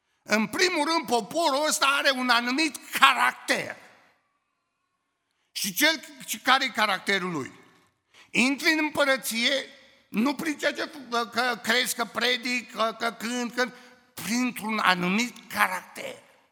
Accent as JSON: {"language": "Romanian", "country": "Romania", "said": "Păi zic, sunt român."}